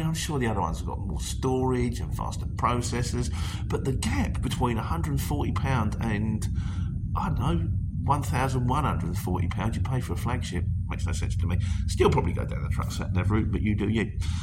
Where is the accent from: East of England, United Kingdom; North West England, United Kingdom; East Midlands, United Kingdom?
East of England, United Kingdom; Luton; I'm from Luton, my friend. Yeah, born and bred in Luton, and I'm proud of it.